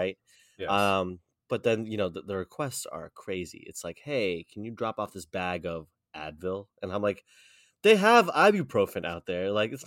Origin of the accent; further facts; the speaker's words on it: New York, United States; So Maz and I are both Pakistani, but, you know, we grew up here in the States. We grew up here in the U.S. I was born in New York.